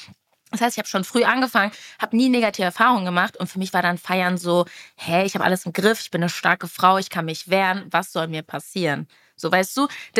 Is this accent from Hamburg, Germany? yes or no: no; Castrop-Rauxel, North Rhine-Westphalia, Germany; Und ich komme ja auch aus dem Dorf, aus Castrop-Rauxel. Ursprünglich und durfte nie nach Dortmund oder sowas.